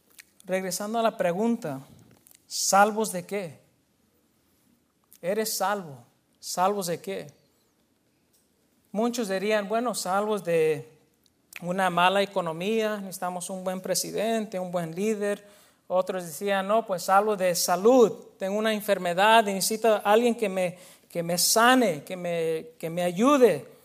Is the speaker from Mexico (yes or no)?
yes; Mexico; Medio que nunca he escuchado de eso y soy mexicano, hermano.